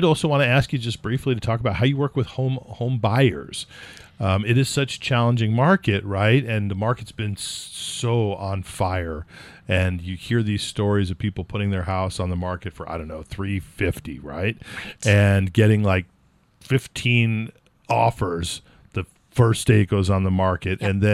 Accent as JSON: {"language": "English", "region": "California", "country": "United States", "tie": "born or raised there", "lives_now": "New England, United States", "said": "I grew up in California in a relatively new community where it was literally not an issue."}